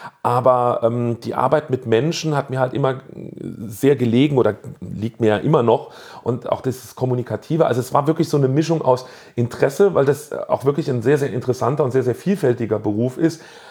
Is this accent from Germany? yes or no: yes; Saarland, Germany; bei uns im Saarland sagt man so ein Furz im Kopf.